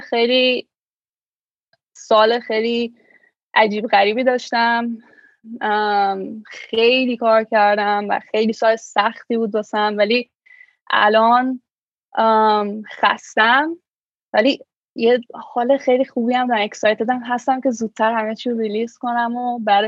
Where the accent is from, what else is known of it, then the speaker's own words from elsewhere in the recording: Iran; moved away as an adult; من سالها من ایران بزرگ شدم، ایران به دنیا اومدم، ایران بزرگ شدم و خیلی سن بالایی، یعنی سن خیلی دیر از ایران اومدم بیرون